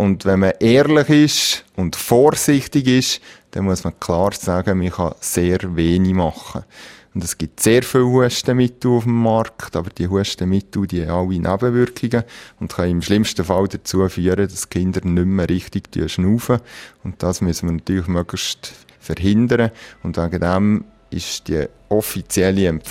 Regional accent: Valais, Switzerland; bei uns im Oberwallis ist das Wetter meistens gut

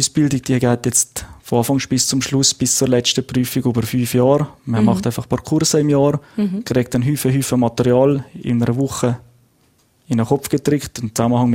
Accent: Glarus, Switzerland; born there; also born or lived in Central Switzerland / Eastern Switzerland / Zurich; Ich bin im Glarnerland geboren, Glarus selber. Bin dann hier im Kanton sind wir ein paar Mal umgezogen, nachher über die Innerschweiz, dann in die Ostschweiz gekommen.

